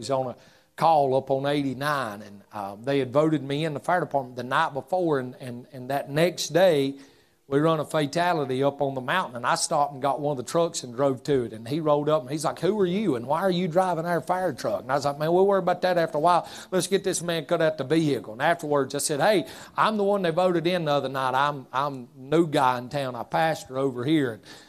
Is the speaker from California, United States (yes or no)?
no; North Carolina, United States; I said, "Well, I just moved here." I said, "I grew up in Yakin County."